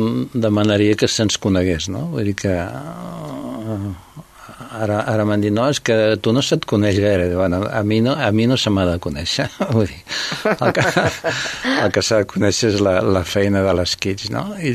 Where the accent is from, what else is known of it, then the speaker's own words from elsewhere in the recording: Sabadell, Catalonia, Spain; som de Sabadell.